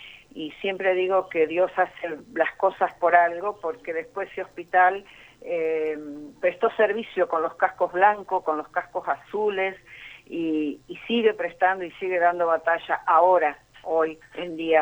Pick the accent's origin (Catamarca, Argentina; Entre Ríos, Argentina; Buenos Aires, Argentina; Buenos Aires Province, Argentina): Entre Ríos, Argentina; Gualeguaychú; born there; also born or lived in Santa Fe; now in Paraná, Argentina; y vivo acá en Paraná, pero soy nacida en Gualeguaychú. Y estudié mi terciario en Santa Fe, así que soy un poco santafesina.